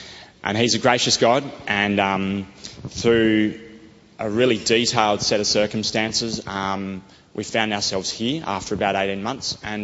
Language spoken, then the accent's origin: English; Sydney, New South Wales, Australia; moved away as an adult; I was born in Sydney, and growing up, I probably spent most of my time on or in or under the water.